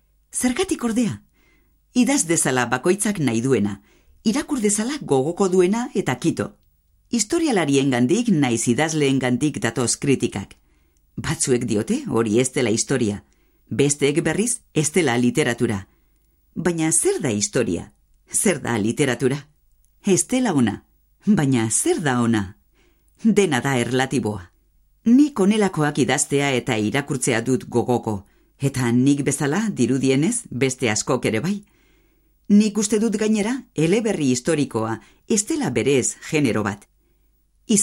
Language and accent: Basque; Vitoria-Gasteiz, Basque Country, Spain; Gasteiztarra naiz